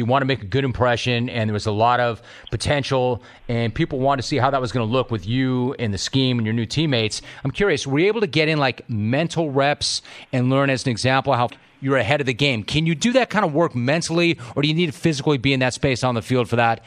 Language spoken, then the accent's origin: English; San Fernando Valley, California, United States; 818, baby, for life. I grew up in the Valley, and I'm not going to apologize for it. I loved it. I love growing up in the Valley.